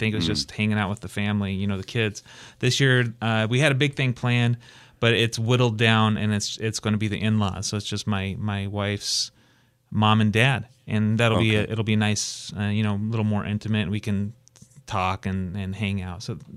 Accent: Oregon, United States; I'm from Oregon, so my only professional team was the Trailblazers.

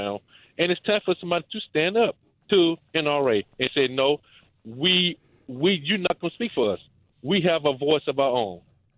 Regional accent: Austin, Texas, United States; I'm from Austin also.

